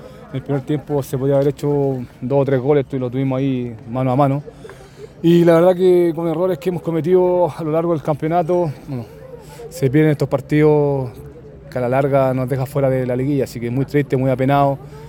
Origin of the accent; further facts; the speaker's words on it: Chile; Como chileno siempre va a hinchar por la selección.